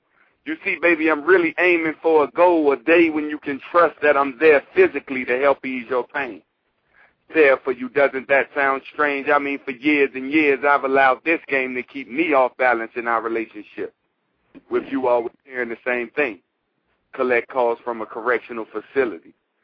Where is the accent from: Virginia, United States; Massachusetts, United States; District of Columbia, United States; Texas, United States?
District of Columbia, United States; Washington; now in Tampa, United States; I'm actually calling you from Tampa, but I'm from Washington D.C. though.